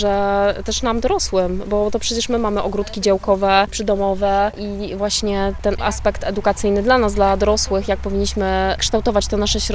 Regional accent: Szczecin, West Pomeranian Voivodeship, Poland; Jesteśmy ze Szczecina.

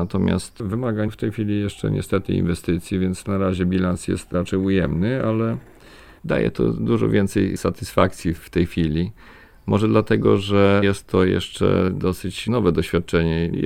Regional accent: Biłgoraj, Lublin Voivodeship, Poland; mieszkając w sumie niecałe 30 km stąd, urodziłem się w Biłgoraju i tam funkcjonowałem z przerwą na edukację.

